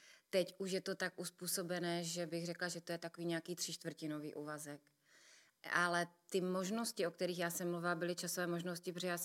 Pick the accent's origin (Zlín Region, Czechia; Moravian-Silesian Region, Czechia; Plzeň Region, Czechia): Moravian-Silesian Region, Czechia; Opava; v Opavě, odkud pocházím, je úžasná oční škola